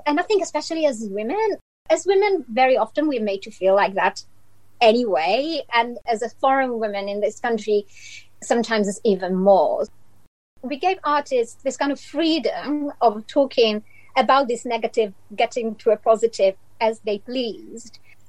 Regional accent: Italy; I'm from Italy.

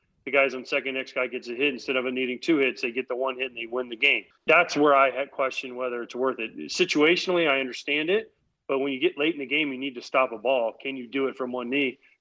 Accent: East Coast, United States; born there; I mean, listen, I was born on the East Coast. I live on the East Coast.

